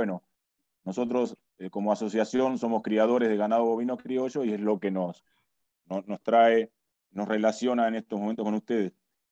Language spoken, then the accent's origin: Spanish; Argentina; era aportar como argentino